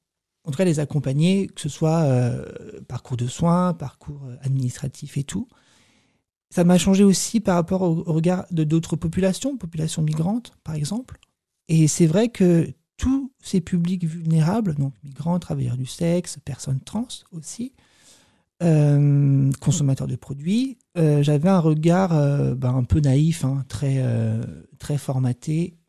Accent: France; je suis français, j'assume complètement d'être français, je suis un français qui chante en anglais, bah, j'ai un accent, bah, oui, en même temps, c'est normal, c'est pas ma langue maternelle.

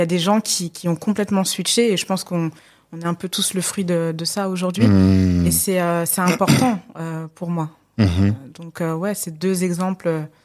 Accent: Montrouge, Île-de-France, France; moved away as an adult; now in Senegal; Moi, je suis née à Montrouge. Voilà, j'ai grandi à Montrouge. Et à 21 ans, j'ai décidé de tout claquer pour aller vivre au Sénégal.

